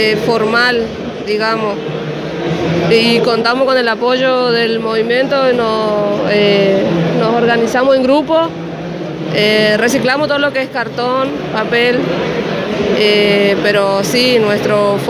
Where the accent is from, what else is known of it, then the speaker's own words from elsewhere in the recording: Corrientes, Argentina; Hola, soy de Corrientes.